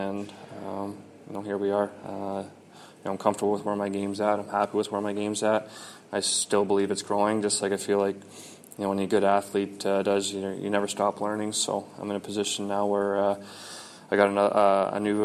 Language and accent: English; Toronto, Ontario, Canada; So I was the first guy on the plane waiting to head to Toronto, actually, my hometown.